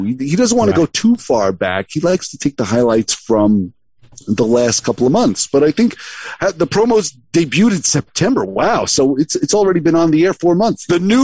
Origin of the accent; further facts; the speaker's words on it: Brooklyn, New York, United States; But hey, it's better than double parking on us like in the old days where growing up in Brooklyn.